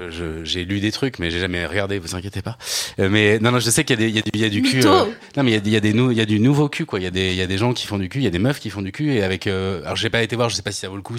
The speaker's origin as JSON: {"language": "French", "region": "Normandy", "country": "France", "tie": "born or raised there", "said": "moi, j'ai grandi donc, en Normandie dans les années 80"}